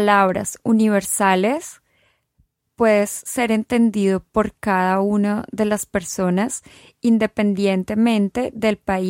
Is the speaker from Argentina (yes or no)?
no; Colombia; Bueno, yo soy colombiana.